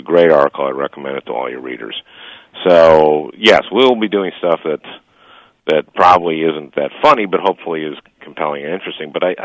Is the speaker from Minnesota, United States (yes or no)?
yes; Minnesota, United States; I grew up in Minnesota. I'm a Hubert Humphrey Democrat.